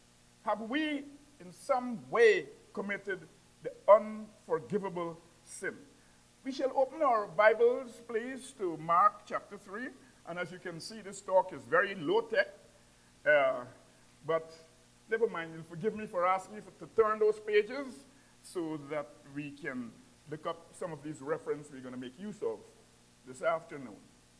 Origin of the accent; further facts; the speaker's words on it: Guyana; And I hail from Guyana, South America, which is the only English-speaking country on that continent. But we are more aligned, not with South America, but with the Caribbean, because we have a common culture.